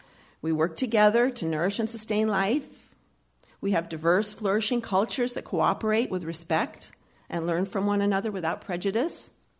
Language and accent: English; Milwaukee, Wisconsin, United States; a UU minister from Milwaukee, my hometown